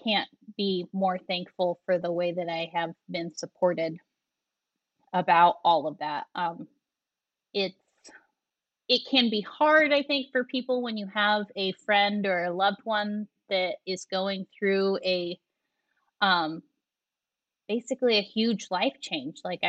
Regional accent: Kansas, United States; I'm from Kansas.

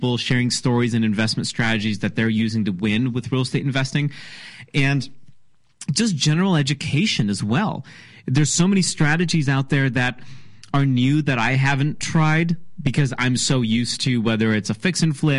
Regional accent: Georgia, United States; my home state of Georgia

